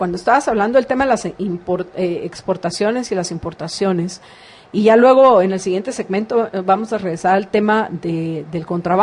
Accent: Guatemala; somos guatemaltecos.

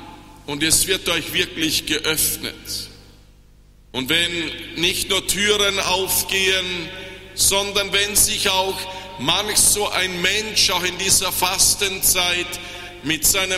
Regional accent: Vorarlberg, Austria; Ich bin in Vorarlberg geboren und aufgewachsen

